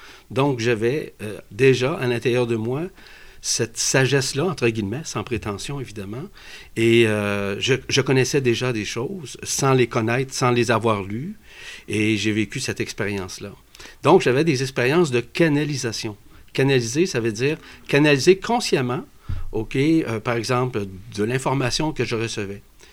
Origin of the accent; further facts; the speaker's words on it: Quebec City, Quebec, Canada; Évidemment, je suis venu au monde ici au Québec. Je suis natif de la ville de Québec en tant que tel.